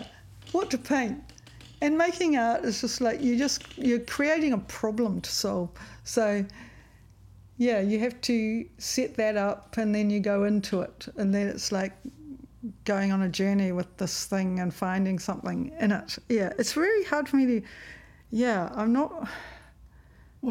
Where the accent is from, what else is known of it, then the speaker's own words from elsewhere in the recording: Northland, New Zealand; I came from the Bay of Islands.